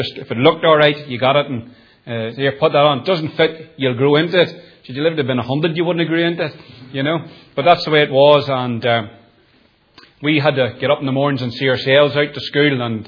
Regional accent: Nottingham, East Midlands, United Kingdom; born there; I was born in Nottingham in 1962.

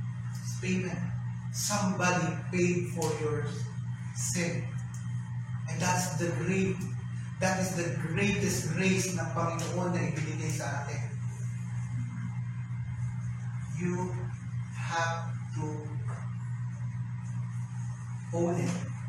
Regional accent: Calabarzon, Philippines; kami mga kami taga Batangas, paano na kami?

